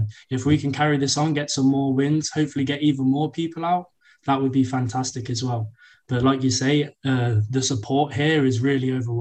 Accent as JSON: {"language": "English", "town": "Rugby", "region": "West Midlands", "country": "United Kingdom", "said": "So I'm from Rugby in the UK."}